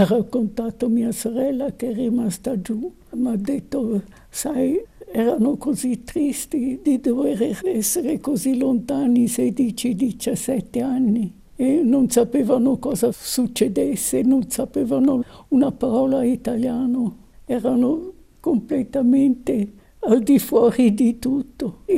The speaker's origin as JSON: {"language": "Italian", "town": "Florence", "region": "Tuscany", "country": "Italy", "tie": "born or raised there", "moved": "as an adult", "said": "Noi siamo in fondo 2 svizzeri nati e cresciuti in Italia. Anche mio papà è già nato a Firenze."}